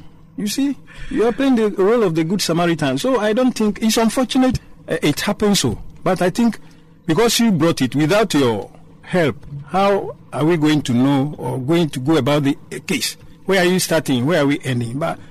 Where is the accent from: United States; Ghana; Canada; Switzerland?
Ghana; I think as a Ghanaian